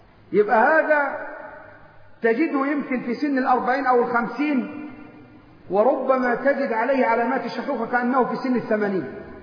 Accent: Upper Egypt, Egypt; حتى عندنا في الصعيد يضرب لك مثل

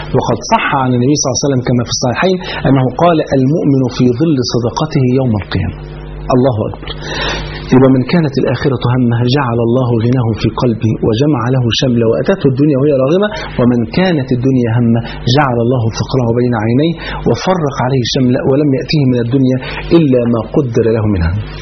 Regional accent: Egypt; الفول عندنا في مصر كان فرض عين

